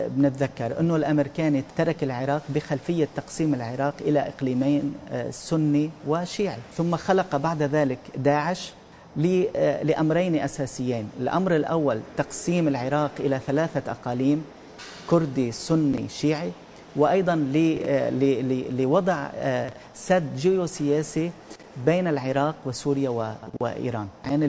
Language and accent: Arabic; Lebanon; ويتم محاصرتنا نحن كلبنانيين والضغط علينا لبنانيين